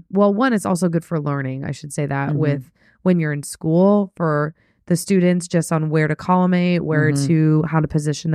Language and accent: English; New Jersey, United States; now in Glasgow, United Kingdom; I am from New Jersey, back in the States, and am here for a school.